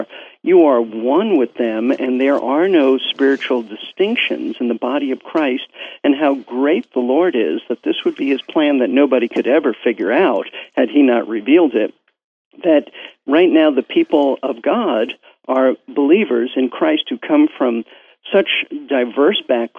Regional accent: Brooklyn, New York, United States; I grew up in Brooklyn, New York. My parents, Jewish. My grandparents were all Jewish. They were all Russian Jews.

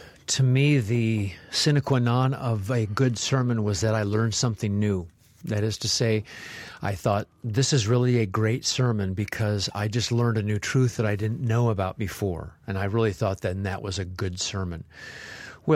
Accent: United States; to my mind as an American, I can just pick up memory easier out of the NAS.

